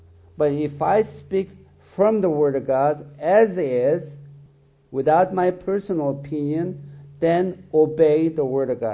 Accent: South Korea; first language Korean; English is a second language; Now that I no longer use my native language, I forgot the conversation vocabularies. There are times I get to hear some of the Korean conversation on TV

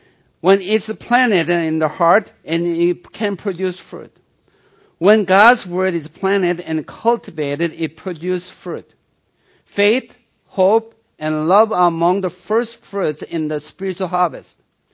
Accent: South Korea; When I was growing up in South Korea, my mother was a Buddhist, and she used to take me to the Buddhist temple.

